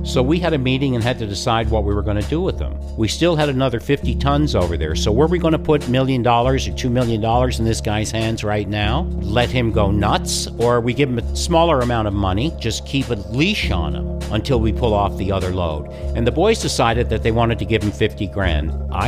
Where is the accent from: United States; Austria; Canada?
Canada; Newfoundland and Labrador; this guy who I grew up with in Newfoundland